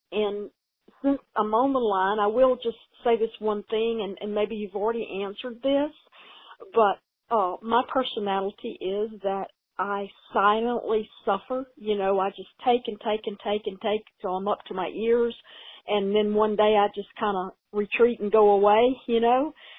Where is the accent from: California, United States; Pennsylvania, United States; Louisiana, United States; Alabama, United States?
Louisiana, United States; I'm not the one who, I don't think I'm the one, but I am from Louisiana.